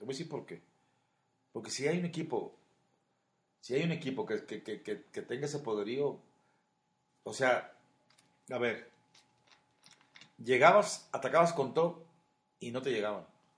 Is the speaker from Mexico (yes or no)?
yes; Mexico; Que somos mexicanos, que no podíamos.